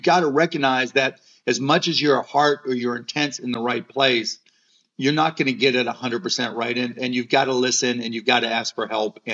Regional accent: Pittsburgh, Pennsylvania, United States; I mean, I remember growing up in Pittsburgh and just having some neighbors that were just so incredibly racist.

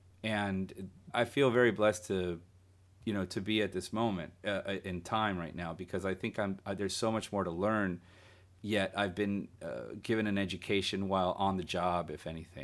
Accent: Guatemala; And growing up in Central America, I remember in Guatemala, you know, there was a Sunday show that played all afternoon.

